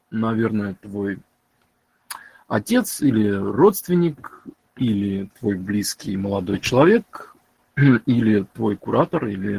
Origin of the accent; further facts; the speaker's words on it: Moscow, Russia; born there; Я родился в Москве, там мама с Западной Украины, отец с острова Сахалин, русский, так называемый, русский, немец, хотя больше прибалт